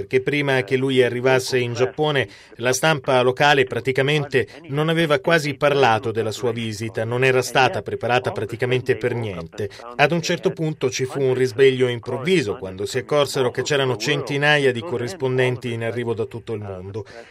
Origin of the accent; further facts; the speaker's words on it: United States; Italian is a second language; anche quelli che sanno che io sono americano